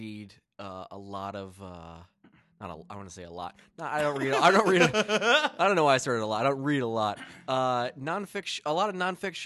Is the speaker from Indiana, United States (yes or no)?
yes; Fort Wayne, Indiana, United States; In Indiana, in Fort Wayne, Indiana. Okay, out by the airport.